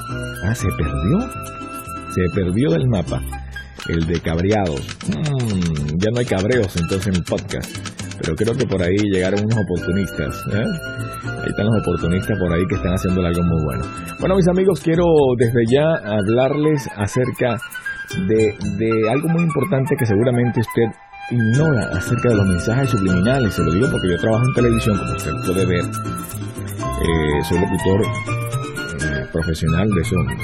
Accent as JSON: {"language": "Spanish", "country": "Venezuela", "said": "porque somos jóvenes, porque tenemos a Dios en nuestro corazón y porque, por supuesto, somos de Venezuela."}